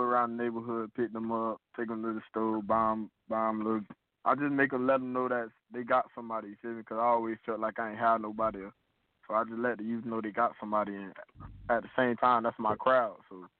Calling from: Fort Lauderdale, Florida, United States; I'm from Fort Lauderdale, Florida, Broward County.

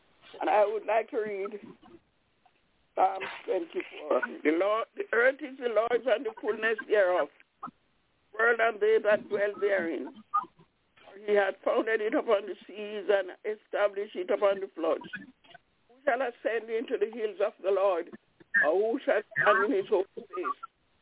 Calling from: Albany, New York, United States; I'm calling from Albany in New York.

